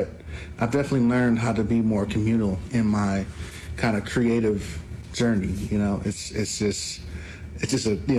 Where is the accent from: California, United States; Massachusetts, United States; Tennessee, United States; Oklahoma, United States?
California, United States; Los Angeles; growing up in Los Angeles and the time when I was a kid, that was kind of the culture.